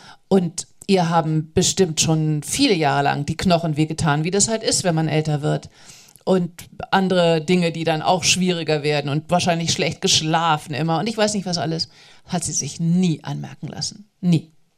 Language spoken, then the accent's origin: German; Hanover, Lower Saxony, Germany; accent: Standard German; weil ich Hochdeutsch spreche. Ich komme aus Hannover, ich beherrsche leider keinen Dialekt.